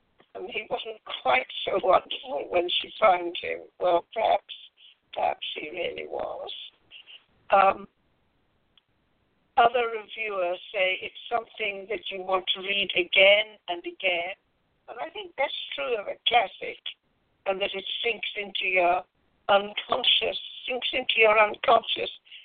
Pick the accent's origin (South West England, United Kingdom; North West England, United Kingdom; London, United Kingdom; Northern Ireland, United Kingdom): Northern Ireland, United Kingdom; accent: British; Well, you know, it really should have been a Northern Ireland accent, an Ulster accent, like the lovely Scottish way of speaking. My forebears were, some of them came from Scotland. Well, I grew up really a nice Ulster girl